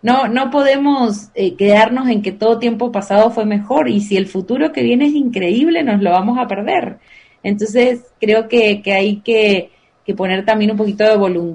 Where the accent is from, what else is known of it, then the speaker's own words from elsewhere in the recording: Argentina; now in Guatemala; Aunque soy argentina y tuteo bastante, en Guatemala he aprendido a tratar más de usted.